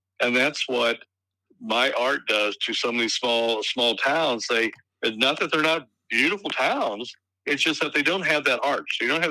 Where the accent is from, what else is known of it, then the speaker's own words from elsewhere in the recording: St. Louis, Missouri, United States; I said I grew up in St. Louis in 1966. My dad would take me down to watch the arch being constructed